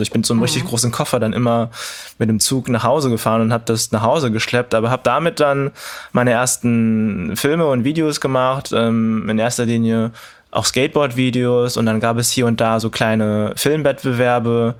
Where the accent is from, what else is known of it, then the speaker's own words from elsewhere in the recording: Stadthagen, Lower Saxony, Germany; Also ich habe total positive und schöne Erinnerungen an Niedersachsen und auch an meine Kindheit in Stadthagen.